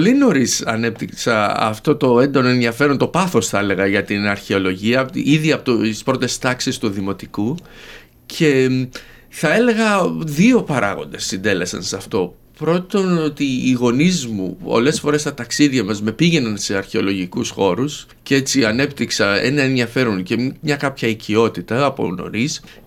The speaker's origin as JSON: {"language": "Greek", "town": "Athens", "region": "Attica", "country": "Greece", "tie": "born there", "said": "Γεννήθηκα στην Αθήνα και έχω καταγωγή από τη Λακωνία. Και οι δύο γονείς μου είναι από τη Λακωνία."}